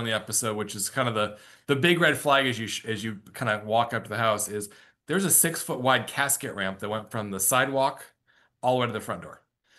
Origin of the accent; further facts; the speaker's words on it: Connecticut, United States; also born or lived in Arizona; now in Illinois, United States; He's from Michigan. I'm from Connecticut.